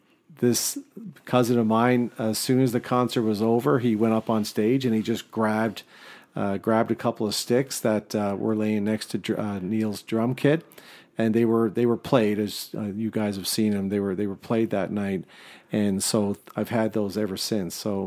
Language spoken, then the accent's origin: English; Newfoundland and Labrador, Canada; And so growing up in Newfoundland, and this was the first time I ever had a chance to see any band. No bands ever came to Newfoundland.